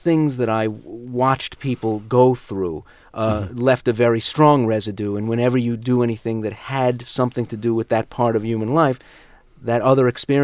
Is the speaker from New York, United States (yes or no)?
yes; Brooklyn, New York, United States; In Brooklyn.